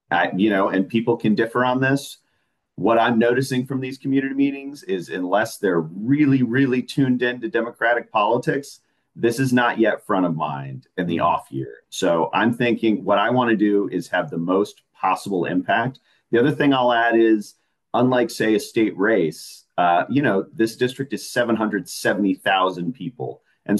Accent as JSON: {"language": "English", "town": "Lexington", "country": "United States", "tie": "born or raised there", "said": "growing up in Lexington, this is my hometown"}